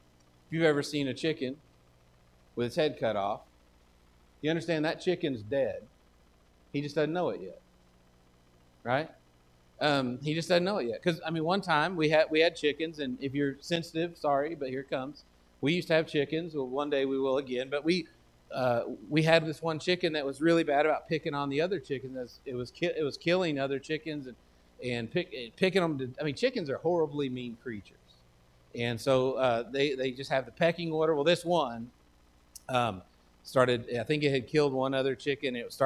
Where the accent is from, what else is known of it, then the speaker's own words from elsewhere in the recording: Texas, United States; I'm from Texas. I've only been here a couple months. I'm not sure if I've heard anyone use the word reckon. But where I'm from, we use the word reckon a lot.